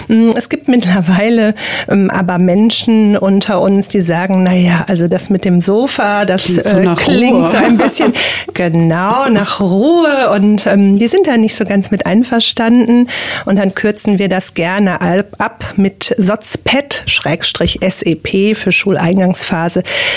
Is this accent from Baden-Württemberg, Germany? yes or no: no; Essen, North Rhine-Westphalia, Germany; now in Mettmann, Germany; Ich komme aus Mettmann. Ich habe immer eine klitzekleine Anfahrt bis nach Wuppertal und gebürtig komme ich aus Essen. Ich bin also eine richtige Ruhrpott-Pflanze, genau. Ja. Und da rutscht mir schon mal auch das eine oder andere dat und was raus.